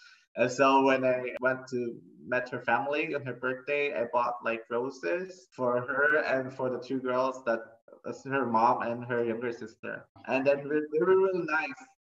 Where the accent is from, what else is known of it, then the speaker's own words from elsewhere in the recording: Philippines; although I was raised and born in the Philippines, I think I'm not that traditional.